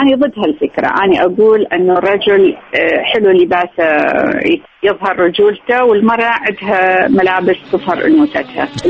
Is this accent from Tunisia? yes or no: no; Iraq; now in Jordan; لأنه ساكنة بالأردن أطلع باسم الأردن، بس لما أقدر أقول أنا عراقية وأمثل العراق جدا أكون سعيدة.